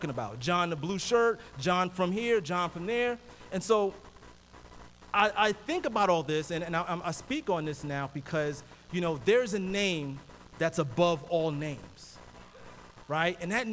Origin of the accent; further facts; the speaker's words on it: Brooklyn, New York, United States; My family's from Haiti. And, you know, growing up in Brooklyn at the time when I was a kid, I hated my name.